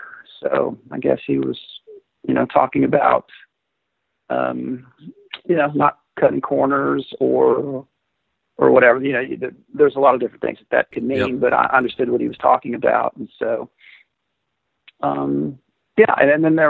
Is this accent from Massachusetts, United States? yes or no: no; Abilene, Texas, United States; See, I grew up in Abilene, like I mentioned, and I worked for Charles Coody at Fairway Oaks Golf and Racquet Club in the bag room